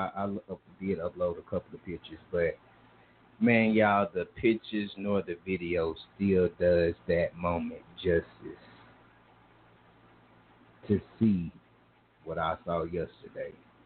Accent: Gadsden, Alabama, United States; say for instance in my hometown, Gadsden, Alabama, was in 95%

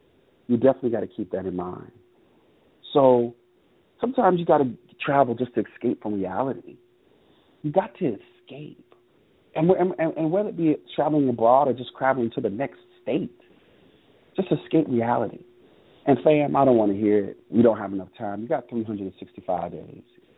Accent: Miami, Florida, United States; being born and raised in the South, born and raised in Miami, Florida, even still, I never had, there were some places in the South I never got the opportunity to travel to.

